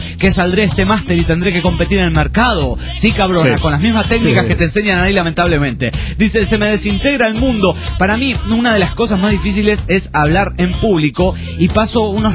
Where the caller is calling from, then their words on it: La Paz, Baja California Sur, Mexico; de La Paz, Baja California.